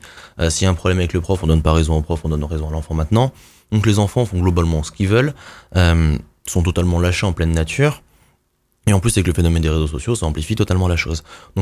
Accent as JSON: {"language": "French", "town": "Saint-Avertin", "region": "Centre-Val de Loire", "country": "France", "tie": "born or raised there", "said": "à Saint-Avertin, ça m'a marqué parce que c'est la commune où j'ai grandi en Touraine"}